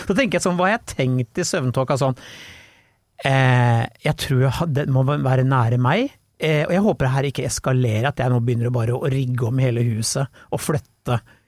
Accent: Blystadlia, Akershus, Norway; for jeg er fra Blystadalea.

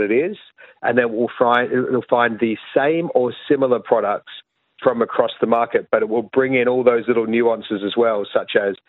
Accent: Australia; now in Ireland; And yes, I'm the Australian contingent of the partnership.

